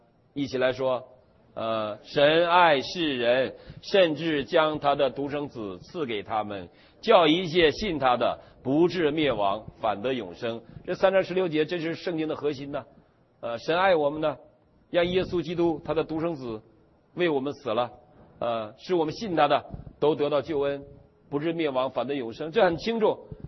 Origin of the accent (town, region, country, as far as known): China